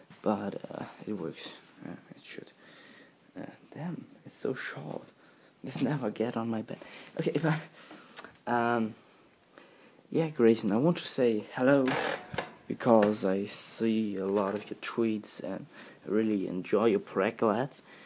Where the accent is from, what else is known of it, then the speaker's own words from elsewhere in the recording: Germany; English is a second language; I'm the guy from Germany who mixed your song